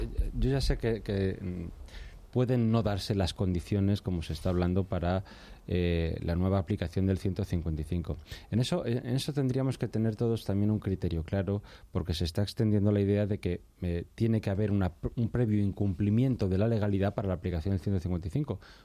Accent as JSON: {"language": "Spanish", "country": "Spain", "said": "como español, como ciudadano, como contribuyente"}